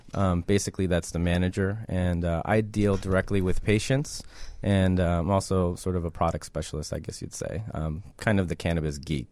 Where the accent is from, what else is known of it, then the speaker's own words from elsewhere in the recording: Chicago, Illinois, United States; moved away as an adult; now in California, United States; because I moved to California about 10 years ago, but I grew up in Chicago for 8 years.